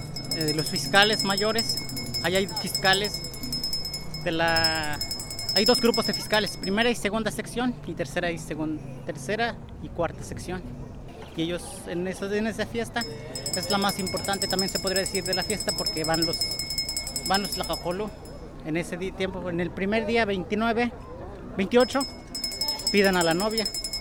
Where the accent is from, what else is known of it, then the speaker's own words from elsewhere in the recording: Tepango de Rodríguez, Puebla, Mexico; Nosotros somos del municipio de Tepango de Rodríguez, somos voladores